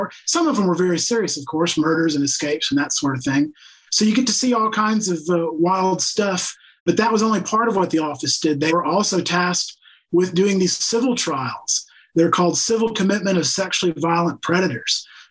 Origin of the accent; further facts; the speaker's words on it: Seguin, Texas, United States; I grew up in Seguin, just south of San Marcos, near San Antonio.